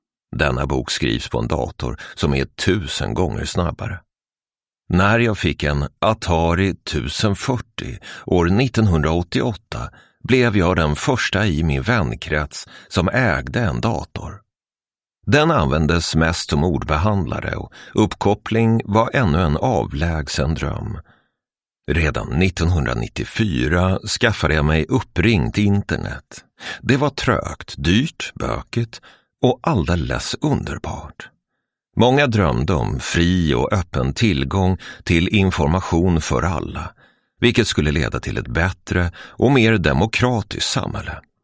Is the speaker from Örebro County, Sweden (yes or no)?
yes; Örebro, Örebro County, Sweden; När jag växte upp var stadsbiblioteket i Örebro en fristad